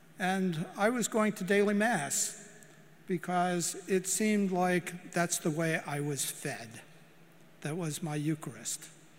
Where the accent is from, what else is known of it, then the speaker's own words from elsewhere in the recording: Latrobe, Pennsylvania, United States; I was born in Western Pennsylvania and went to a Catholic grade school.